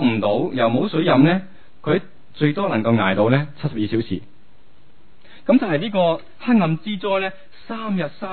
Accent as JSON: {"language": "Cantonese", "country": "Hong Kong", "said": "我哋香港人系冇乜咁嘅经验"}